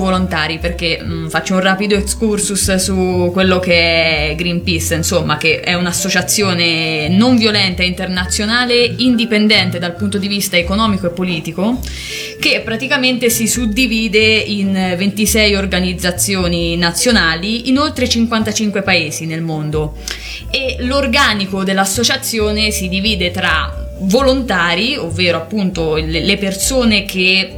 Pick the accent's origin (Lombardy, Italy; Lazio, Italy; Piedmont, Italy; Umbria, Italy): Umbria, Italy; Gualdo Tadino; ci ho tenuto molto a avere un'iniziativa qui nel mio paese, a Gualdo Tadino